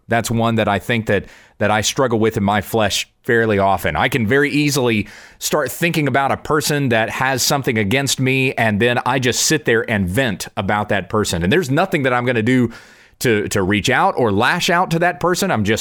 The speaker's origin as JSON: {"language": "English", "region": "South Carolina", "country": "United States", "tie": "born there", "also_born_or_lived": "Kansas", "accent": "Southern", "said": "Now, I was born in South Carolina. I was not born in Kansas. I've spent most of my life in Kansas, but I was born in the Southeast. Had a Southern accent for a long time, and people knew."}